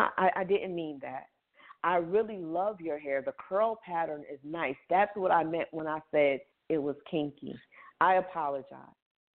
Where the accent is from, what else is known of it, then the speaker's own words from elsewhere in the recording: Paterson, New Jersey, United States; I'm from Paterson, New Jersey.